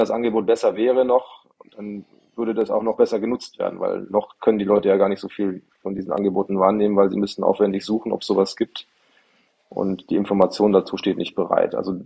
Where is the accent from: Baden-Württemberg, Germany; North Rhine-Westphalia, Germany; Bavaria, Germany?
Bavaria, Germany; Munich; Nee, ich komme aus München